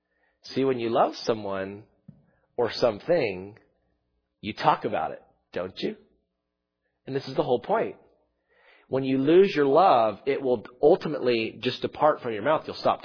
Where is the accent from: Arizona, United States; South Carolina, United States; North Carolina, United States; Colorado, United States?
South Carolina, United States; Now, I'm not from Minnesota. I'm from South Carolina.